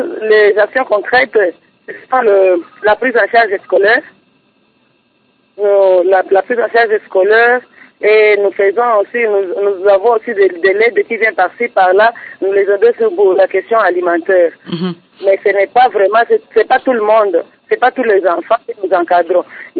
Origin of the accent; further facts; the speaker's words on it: Uvira, South Kivu, DR Congo; comme ici chez nous à Uvira, qui est la porte d'entrée de toutes les guerres qui se passent au Congo